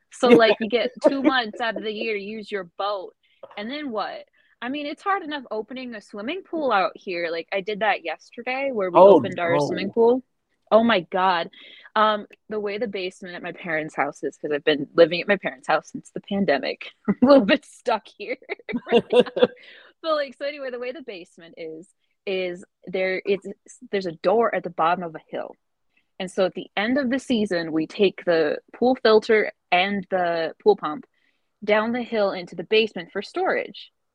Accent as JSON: {"language": "English", "town": "Fenton", "region": "Michigan", "country": "United States", "tie": "born or raised there", "said": "So yeah, I grew up in Fenton, Michigan. It's a small place."}